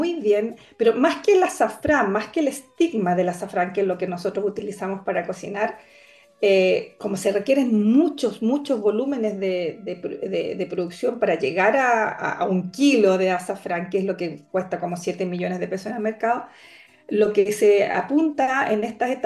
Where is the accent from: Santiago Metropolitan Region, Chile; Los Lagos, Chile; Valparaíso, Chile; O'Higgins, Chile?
Santiago Metropolitan Region, Chile; Santiago; now in Arica, Chile; Bueno, yo llevo 20 y tantos años trabajando en el norte de Chile, más de 20. Yo soy santiaguina, pero a mí me adoptó Arica.